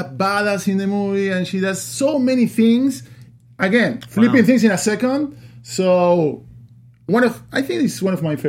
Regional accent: Uruguay; English is a second language; I'm from Uruguay.

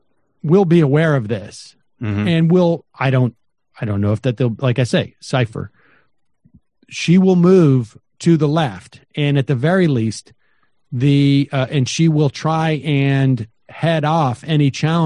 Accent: Massachusetts, United States; and that doesn't, you know, look, I grew up in Massachusetts, and I can tell you that like the knee jerk assumption about a Kennedy is that they are on the left margin of the party.

